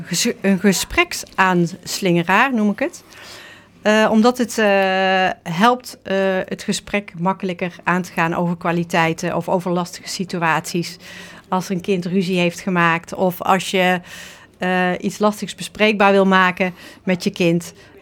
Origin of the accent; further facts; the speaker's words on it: Eindhoven, North Brabant, Netherlands; Ik ben opgegroeid in Brabant, in Eindhoven. Heel leuk. En daarna ben ik naar Utrecht vertrokken om te studeren.